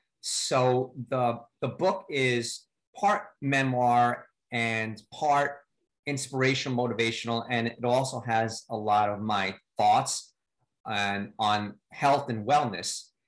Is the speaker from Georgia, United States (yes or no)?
no; Brooklyn, New York, United States; also born or lived in Staten Island; So I'm from New York. I was born in Brooklyn, yeah, and born and raised in Brooklyn and Staten Island, both in New York City